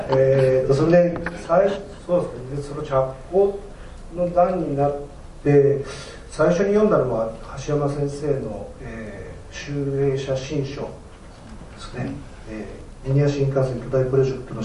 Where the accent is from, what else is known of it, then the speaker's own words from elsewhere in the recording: Gifu, Japan; あのうちの地元、僕今岐阜にあの実家にいるんですけども